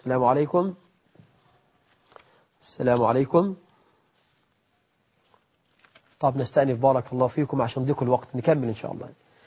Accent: Egypt

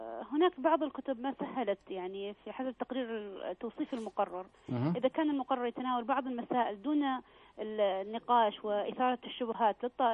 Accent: Saudi Arabia; دراستنا المنهجية خاصة عندنا في المملكة العربية السعودية

